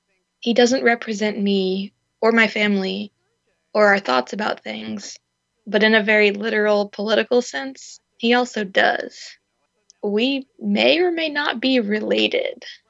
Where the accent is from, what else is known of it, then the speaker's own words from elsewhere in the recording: Tennessee, United States; And it hit home for me again this week when my hometown, Sevier County, Tennessee, was in the national news for shameful reasons.